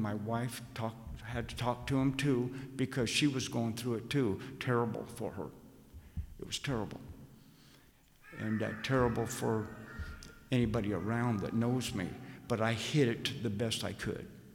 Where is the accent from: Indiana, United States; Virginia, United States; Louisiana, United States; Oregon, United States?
Oregon, United States; moved away; Me? I'm from Oregon. What in the world are they doing this here? I'm in the state of New York. I'm not even a native here.